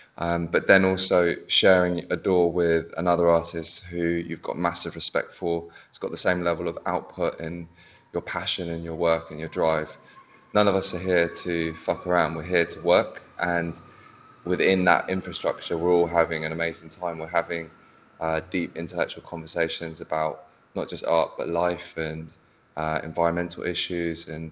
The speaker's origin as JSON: {"language": "English", "region": "London", "country": "United Kingdom", "lives_now": "Berlin, Germany", "said": "So I'm from London. Well, my studio is there. … I am in Berlin"}